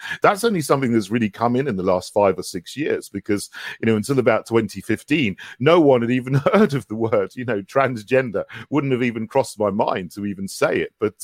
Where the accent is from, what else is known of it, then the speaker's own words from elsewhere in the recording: South East England, United Kingdom; also born or lived in St Andrews, United Kingdom; I grew up in West Sussex. My mother was English. My father was Jamaican